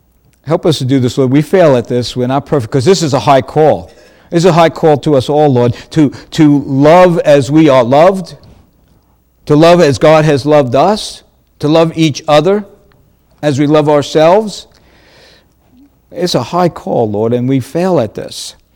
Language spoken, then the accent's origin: English; New York, United States; I didn't see that when I was growing up in New York too often.